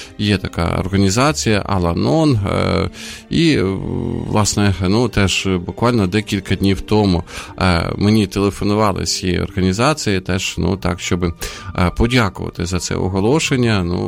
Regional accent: Sumy, Sumy Oblast, Ukraine; now in Kyiv, Ukraine; повернувся із Сум, це моє рідне місто

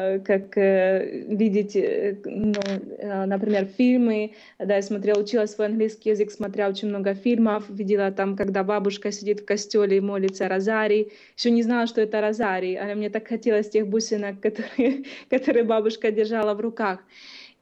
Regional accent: Zaporizhzhia, Zaporizhzhia Oblast, Ukraine; moved away as an adult; now in United States; Я выросла в семье, которая не практиковала христианство. Родилась в Украине, в городе Запорожье, в очень простой семье. И произошло так в моей жизни, что в 18 лет я получила такую возможность, выиграла грин-карту, уехала в Соединенные Штаты.

